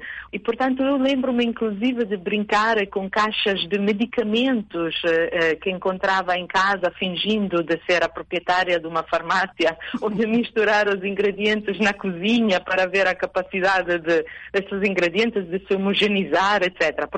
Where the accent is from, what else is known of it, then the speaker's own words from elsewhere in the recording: Cape Verde; de poder aproximar-me ao meu país de origem e ver de que forma que eu posso continuar a ser útil para o desenvolvimento de Cabo Verde